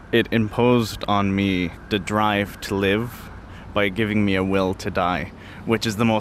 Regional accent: Dublin, Leinster, Ireland; I am 17 years old. I am from Darndale.

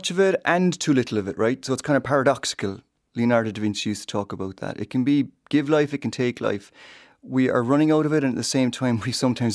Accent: East Ferry, Munster, Ireland; I grew up outside Middleton, near the water, a place called East Ferry.

